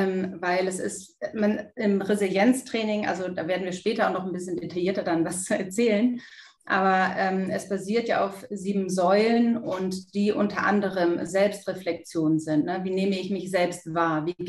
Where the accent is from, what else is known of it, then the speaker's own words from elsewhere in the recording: Northern Germany, Germany; now in Munich, Germany; 45 Jahre aus München. Ursprünglich komme ich aus dem Norden Deutschlands.